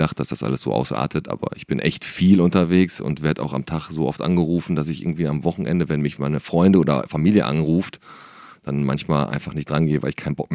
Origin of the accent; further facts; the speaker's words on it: Bottrop, North Rhine-Westphalia, Germany; Aber wie gesagt, Bottrop ist einfach meine Heimatstadt